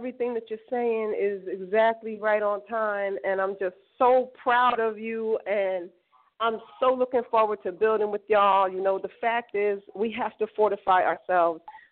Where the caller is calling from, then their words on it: Belize; Hey, my people, yes, I'm calling from Belize.